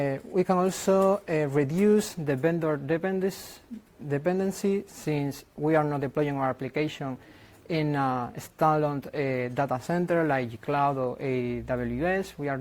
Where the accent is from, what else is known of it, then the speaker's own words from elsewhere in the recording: Madrid, Community of Madrid, Spain; I come from Madrid, Spain